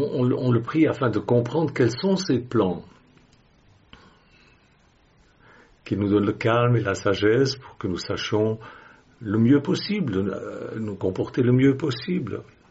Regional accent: Switzerland; mes ancêtres étaient des protestants récemment convertis. Et ils ont donc pris la décision de quitter la France et d'aller s'installer en Suisse. Voilà pourquoi je suis suisse.

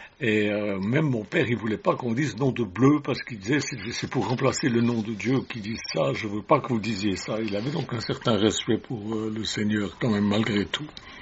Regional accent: Switzerland; Alors, je suis suisse, j'étais protestant, faisant partie de l'Église nationale

